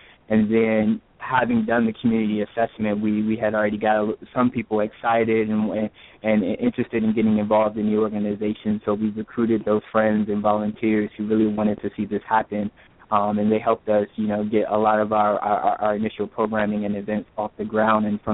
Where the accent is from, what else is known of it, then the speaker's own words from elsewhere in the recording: Norfolk, Virginia, United States; moved away as an adult; now in Boston, United States; I'm originally from Norfolk, Virginia. I grew up there all my life, and then ended up going to college in Northern Virginia.